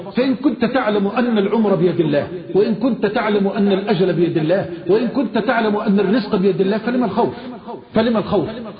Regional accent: Mansoura, Dakahlia, Egypt; اخ من اخواننا القضاة في المنصوره، وانا من المنصوره

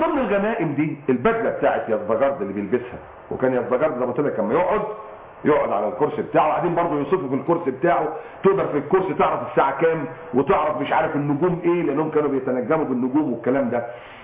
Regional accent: Egypt; بتاعنا عندنا في مصر.

